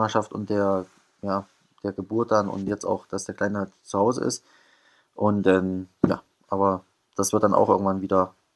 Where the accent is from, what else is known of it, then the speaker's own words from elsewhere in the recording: Thuringia, Germany; Wie gesagt, meine Frau kommt aus Hessen, ich komme aus Thüringen